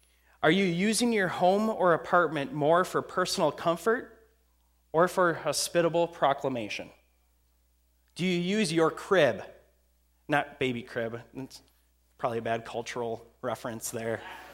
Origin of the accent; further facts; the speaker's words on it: Grand Marais, Minnesota, United States; I'm from Grand Marais, Minnesota. How am I going to show up in Minneapolis and I don't know the culture?